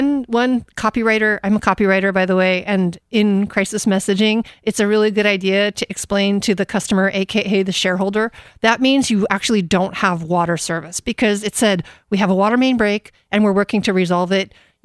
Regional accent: Coronado, California, United States; Like, I grew up on Coronado Island. It's a city.

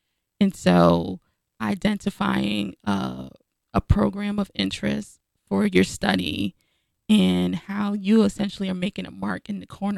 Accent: Brooklyn, New York, United States; So I grew up in Brooklyn, New York

